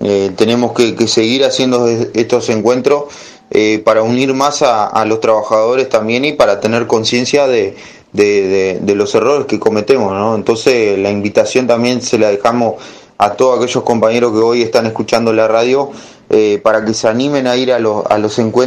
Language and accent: Spanish; Artigas, Uruguay; soy de Artigas, y sobre lo que fue la experiencia para mí como hombre